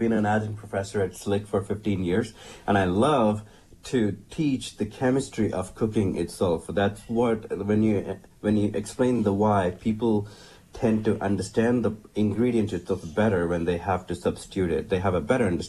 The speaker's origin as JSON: {"language": "English", "town": "Pondicherry", "region": "Puducherry", "country": "India", "tie": "born or raised there", "second_language": "English", "said": "If you have seen the movie Life of Pi, the first 20 minutes is my hometown. It's called Pondicherry."}